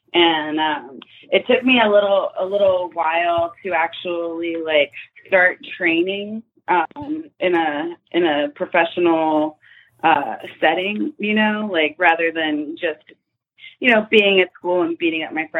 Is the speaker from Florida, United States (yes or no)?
yes; Florida, United States; Obviously, you know, being from Florida, like, since I grew up here, you know, born and raised in Florida, like, I'm used to it